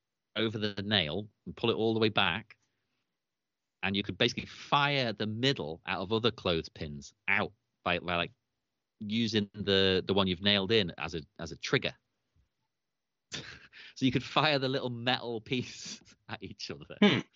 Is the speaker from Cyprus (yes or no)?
yes; Cyprus; I grew up in Cyprus and we were allowed to just run around and do whatever the hell we wanted out in the middle of nowhere in Cyprus.